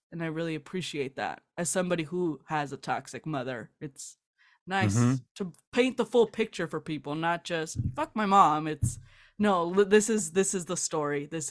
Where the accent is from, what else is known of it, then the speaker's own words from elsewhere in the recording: South Gate, California, United States; I grew up in Southgate, California. So it's okay. Near Long Beach, near Compton, Linwood. It's like that Huntington Park, all that area.